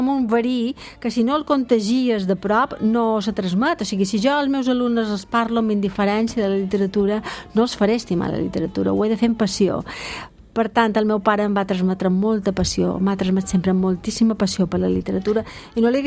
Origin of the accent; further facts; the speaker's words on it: Balearic Islands, Spain; Jo som una mallorquina enamorada de Mallorca que considera que la seva ciutat és Palma i la seva capital és Barcelona.